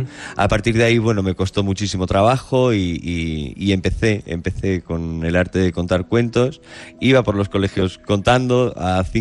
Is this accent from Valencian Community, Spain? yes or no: yes; Alicante, Valencian Community, Spain; yo soy de Alicante y entonces en toda la provincia y en el marco de la Comunidad Valenciana